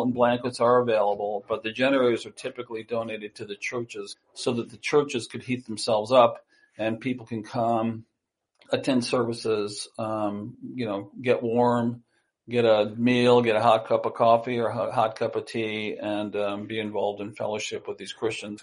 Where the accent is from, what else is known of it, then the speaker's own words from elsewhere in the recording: Connecticut, United States; moved away as an adult; Personally, I grew up in Connecticut. And I went to California when I was 19 years old.